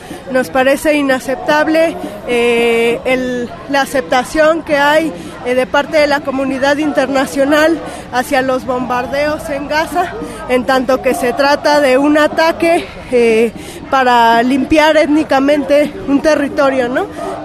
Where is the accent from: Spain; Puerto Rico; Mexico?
Mexico; creemos que es importante que como mexicanos nos manifestemos